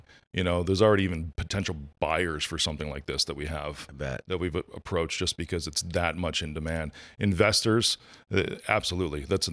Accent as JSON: {"language": "English", "town": "Chicago", "region": "Illinois", "country": "United States", "said": "There was a state trooper in Illinois, because I'm from Chicago, that was just killed a couple weeks ago."}